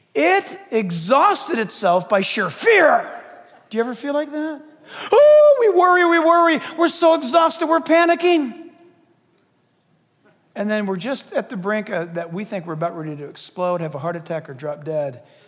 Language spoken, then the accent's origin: English; California, United States; we grew up here in San Diego and then Orange County.